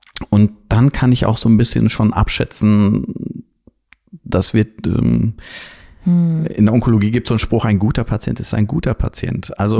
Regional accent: Warburg, North Rhine-Westphalia, Germany; born there; Ich bin ja gebürtiger Warburger und der Ostwestfale ist bodenständig und bleibt sozusagen auch, kommt nie groß raus.

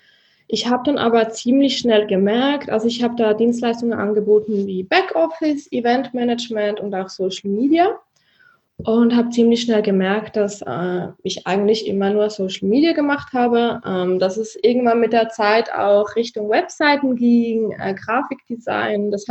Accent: Zurich, Switzerland; ich bin 30 Jahre alt und ich komme aus Zürich, aus der Schweiz, vielleicht hört ihr das an meinem Dialekt ganz wenig

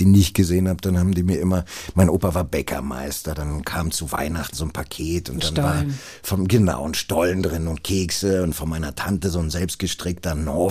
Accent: Berlin, Germany; als Berliner

